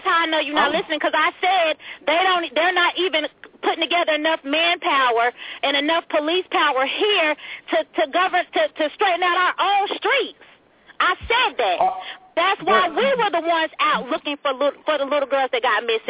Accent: United States; No, I'm not. I'm an American.

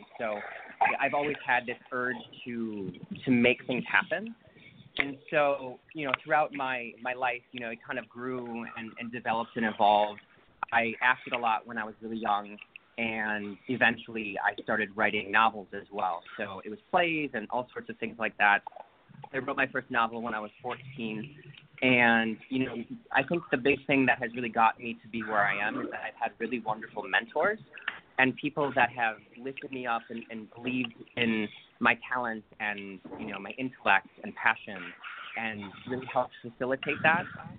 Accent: Midwest, United States; So I'm originally from the Midwest. The Midwest is very dear to my heart

